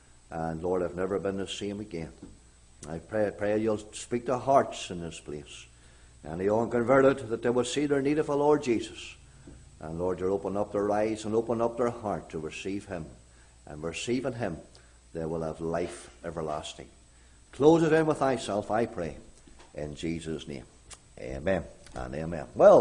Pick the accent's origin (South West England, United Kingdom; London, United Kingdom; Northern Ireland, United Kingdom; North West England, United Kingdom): Northern Ireland, United Kingdom; Glenann; I was born in Uray, this county town. I live in a little home, County Armagh, Northern Ireland, a wee village called Glenann. You probably never heard of that. A family of 10, there were 10 in our family. It was not a Christian home. It was Church of Ireland.